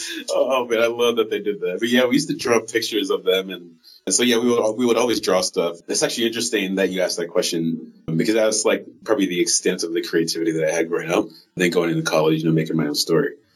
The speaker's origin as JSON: {"language": "English", "town": "Iowa City", "region": "Iowa", "country": "United States", "tie": "born or raised there", "also_born_or_lived": "Cedar Rapids", "said": "Yeah, I grew up in Iowa, in Iowa City, Cedar Rapids."}